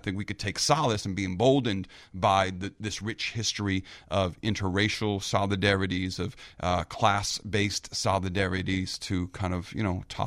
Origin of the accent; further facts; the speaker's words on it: Chicago, Illinois, United States; these are things about the city that you know as a Chicagoan